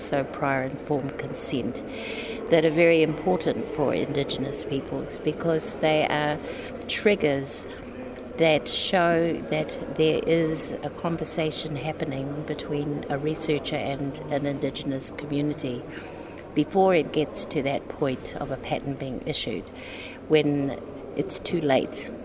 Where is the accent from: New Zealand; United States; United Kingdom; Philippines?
New Zealand; I'm from the Ngāti Awa and Ngāti Pro tribes from Aotearoa, New Zealand